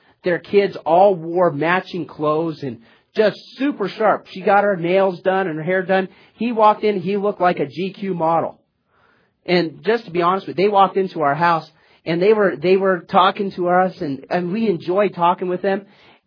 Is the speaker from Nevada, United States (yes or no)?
yes; Las Vegas, Nevada, United States; I came from Las Vegas, Nevada, and I went to college in Pensacola, Florida, a city of about 40 to 45,000 people.